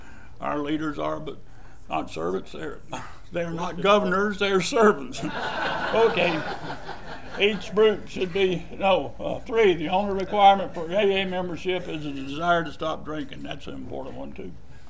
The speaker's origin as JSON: {"language": "English", "region": "Alabama", "country": "United States", "said": "I'm an Alabama drunk and a Georgia alcoholic. And like I said, I'm from Alabama"}